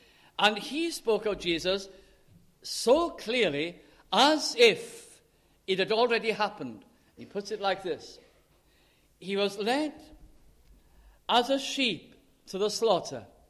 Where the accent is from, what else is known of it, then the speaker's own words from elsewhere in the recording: North West England, United Kingdom; But I can remember in my hometown in South Lancashire, in the Bolton Evening News